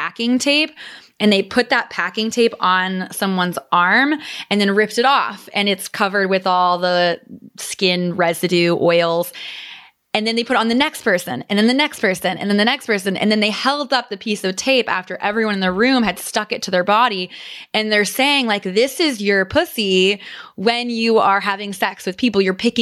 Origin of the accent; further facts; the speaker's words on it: Midwest, United States; I grew up in the Midwest in like a smallish town, conservative values